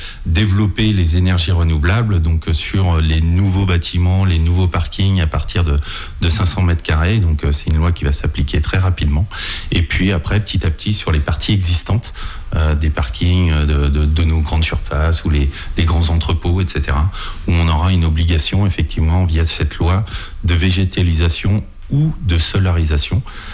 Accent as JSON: {"language": "French", "town": "Challans", "country": "France", "tie": "born or raised there", "said": "je suis natif de Chalands."}